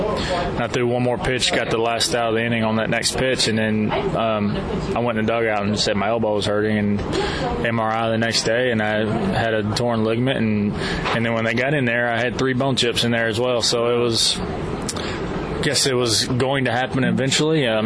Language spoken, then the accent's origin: English; Tullahoma, Tennessee, United States; also born or lived in McMinnville; I grew up in Tullahoma, Tennessee, where I moved there when I was about 12. I was in McMinnville, Tennessee before that.